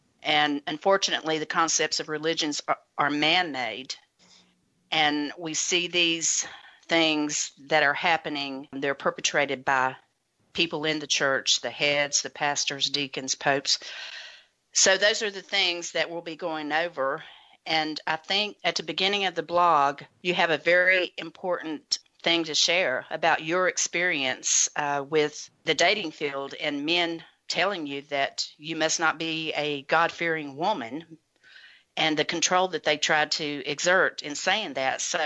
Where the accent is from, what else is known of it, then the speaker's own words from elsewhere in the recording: the South, United States; You know, I come from the Bible Belt. I come from the Bible Belt, you know, in the South